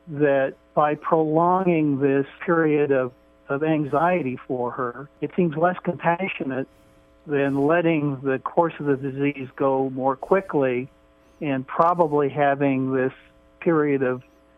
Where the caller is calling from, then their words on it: Vancouver, Washington, United States; From Vancouver, Washington.